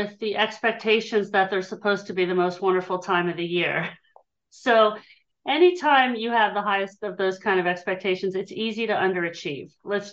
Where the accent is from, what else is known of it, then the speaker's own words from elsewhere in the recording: Hershey, Pennsylvania, United States; Well, I'm speaking from the Philadelphia area in Pennsylvania, and I am originally from Hershey, Pennsylvania. So I just headed a little more east to land, but so I've always lived in PA.